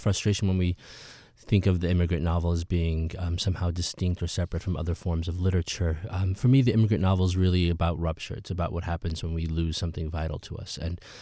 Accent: Peoria, Illinois, United States; some of the people that I knew growing up in Peoria, Illinois, trying to write about this type of community, this type of sort of small Midwestern town.

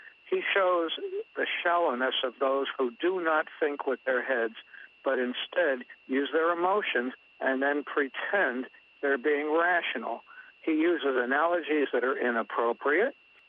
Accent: Glens Falls, New York, United States; I'm from Glens Falls.

